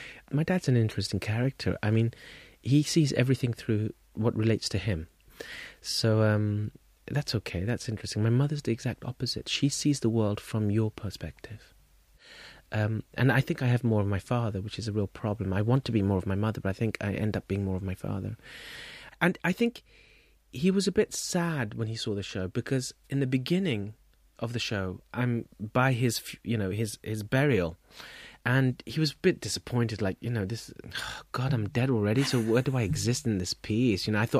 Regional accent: London, United Kingdom; You know, I was born and brought up in London, southwest London.

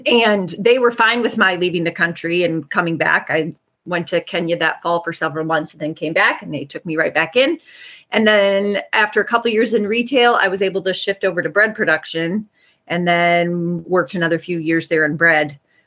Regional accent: Ypsilanti, Michigan, United States; Depot Town Cooperative Bakery at that time, and which was in Ypsilanti, which was my hometown.

